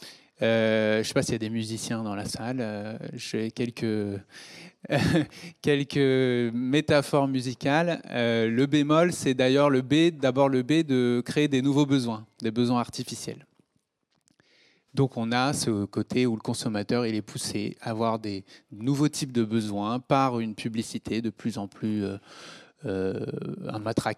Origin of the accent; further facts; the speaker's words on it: Cluny, Bourgogne-Franche-Comté, France; puisque j'ai grandi à Cluny, moi.